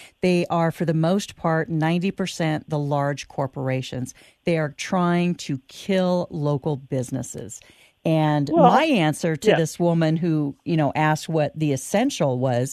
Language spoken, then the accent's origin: English; California, United States; I'm from California, too.